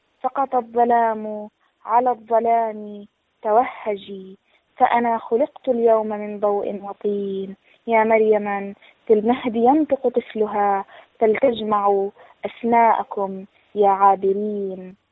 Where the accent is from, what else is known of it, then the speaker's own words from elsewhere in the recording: Palestine; أنا ككاتب فلسطيني